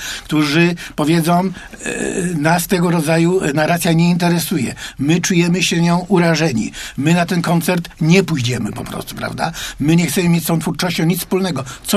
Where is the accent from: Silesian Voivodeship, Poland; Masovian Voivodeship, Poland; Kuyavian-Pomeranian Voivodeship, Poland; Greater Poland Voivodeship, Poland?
Greater Poland Voivodeship, Poland; Poznań; Co my, poznaniacy, mamy zrobić?